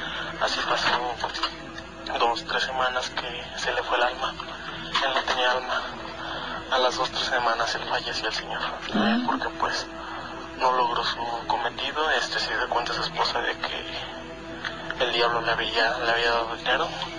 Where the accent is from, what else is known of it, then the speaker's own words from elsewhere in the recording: Cuanajo, Michoacán, Mexico; yo soy originario acá de Michoacán, exactamente de Cuanajo, que queda aproximadamente a 15 minutos de Pátzcuaro.